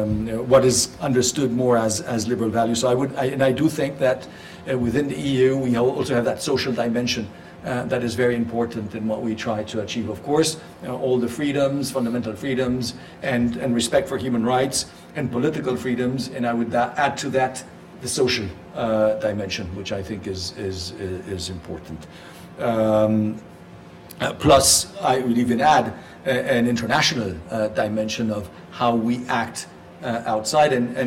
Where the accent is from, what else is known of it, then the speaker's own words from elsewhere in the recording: Spain; I come from Spain. In my constitution, 1978 constitution, we say that Spain is a rule of law